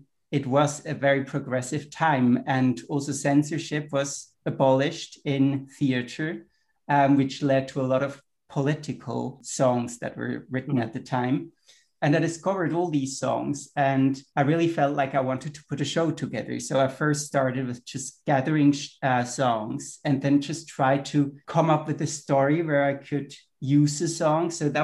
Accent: Switzerland; first language German; English is a second language; my background. I'm Swiss originally, German is my mother tongue, my native language.

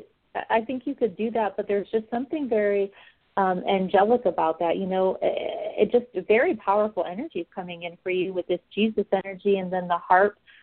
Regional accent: Ohio, United States; Patricia, you know, I'm from Ohio, and I have my undergrad in Baldwin-Wallace, so I'm very, very familiar with the area

